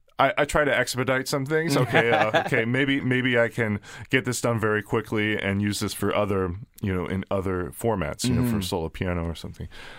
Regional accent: Mechanicsburg, Pennsylvania, United States; I grew up in Mechanicsburg

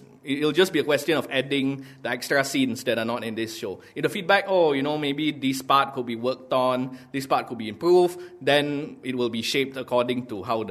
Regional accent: Malaysia; I'm Malaysian

